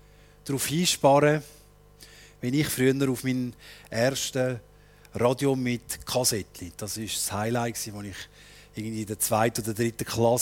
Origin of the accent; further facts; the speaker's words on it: Switzerland; Aber eben wir Schweizer, 5 Minuten und dann schauen wir auf die Uhr und fangen an zu reagieren.